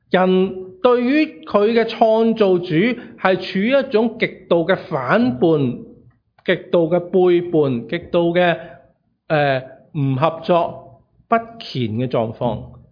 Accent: China; 咁我哋中國人都覺得呢啲係情有可原

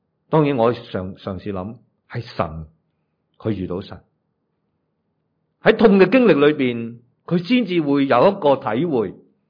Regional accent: China; 用我们中国人说真的需要贴地的时候呢，他什么都要做。

